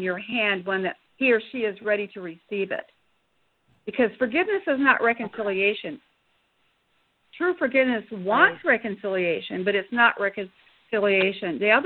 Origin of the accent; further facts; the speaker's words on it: Madison, Wisconsin, United States; Kelly, I'm from Madison too, so welcome.